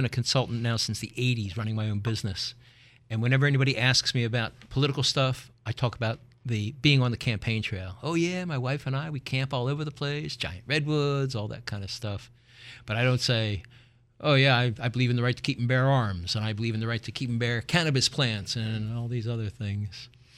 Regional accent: Philadelphia, Pennsylvania, United States; I'm a city boy. I was raised in North Philadelphia. We had alleys and driveways.

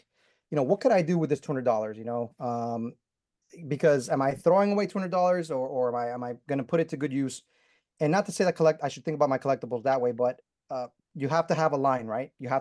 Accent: Miami, Florida, United States; I'm from Miami. I visit my parents.

